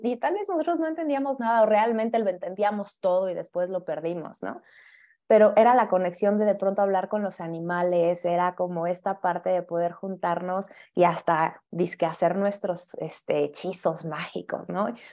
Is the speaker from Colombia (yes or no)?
no; Mexico City, Mexico; Yo también soy de la Ciudad de México.